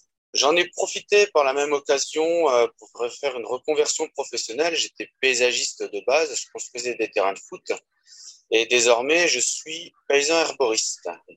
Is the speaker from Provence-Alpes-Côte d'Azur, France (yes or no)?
no; Thionville, Grand Est, France; also born or lived in Île-de-France; now in Nantes, France; j'habite désormais sur Nantes. Je suis originaire, comme de Guillaume, de Thionville. Ensuite, j'ai fait un petit intermède de 8 ans en région parisienne